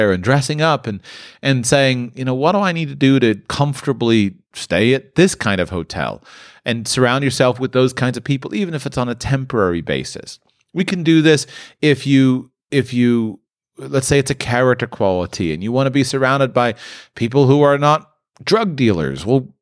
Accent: Palm Beach, Florida, United States; So I grew up near Palm Beach

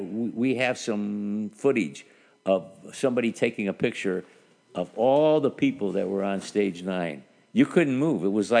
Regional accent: Toledo, Ohio, United States; Well, I am from Toledo.

